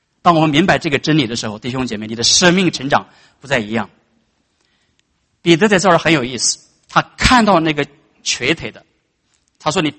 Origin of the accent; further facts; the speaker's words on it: China; 有的时候我就想，如果我们中国人早早信耶稣的话，可能就避免那文化大革命，可能中国就少死几千万人。